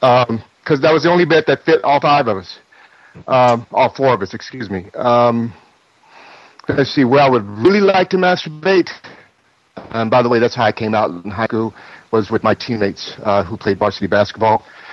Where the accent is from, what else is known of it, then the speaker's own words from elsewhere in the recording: Texas, United States; I'm from Texas, definitely.